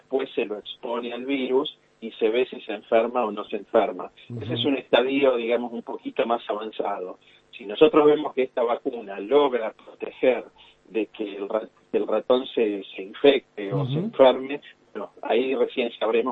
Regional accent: La Plata, Buenos Aires Province, Argentina; Yo soy de La Plata y estudié acá, en la Facultad de Bioquímica, en la Facultad de Ciencias Exactas, sí.

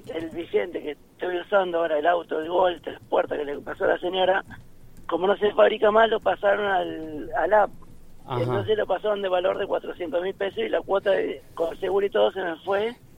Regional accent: La Plata, Buenos Aires Province, Argentina; Yo soy de acá de La Plata.

